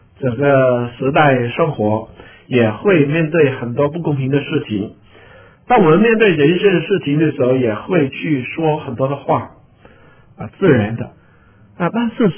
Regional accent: Hong Kong; 可能在我从香港来

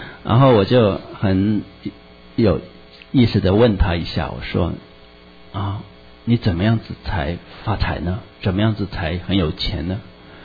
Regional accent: China; 这个我们中国人俗话说，贫贱夫妻百事哀啊

